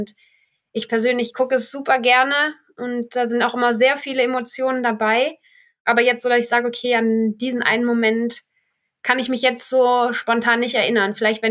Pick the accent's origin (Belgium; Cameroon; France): Belgium; born there; jetzt zum Beispiel auch von meinem Geburtsort in Belgien